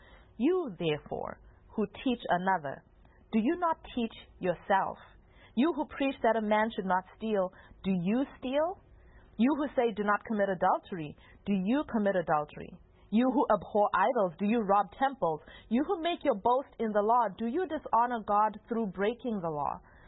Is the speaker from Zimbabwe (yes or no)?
yes; Zimbabwe; growing up in Zimbabwe